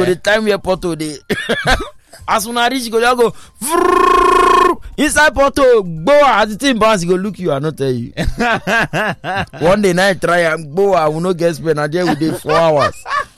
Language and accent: English; Nigeria; But I just know that as a Nigerian, hardship is still there